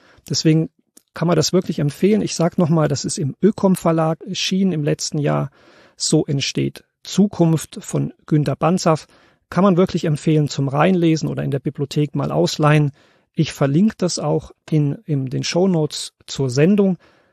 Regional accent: Germany; Ich bin selbst in der DDR groß geworden.

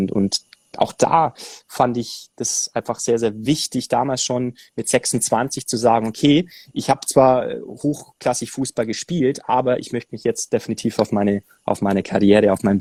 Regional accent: Bavaria, Germany; Also ich bin aufgewachsen im Allgäu

